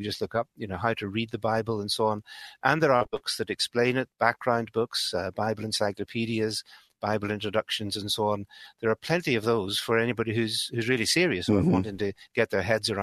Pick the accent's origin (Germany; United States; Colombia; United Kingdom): United Kingdom; Belfast, Northern Ireland; as you can possibly tell from the accent, I'm a Belfast boy. I grew up in Northern Ireland. My parents were Christian believers.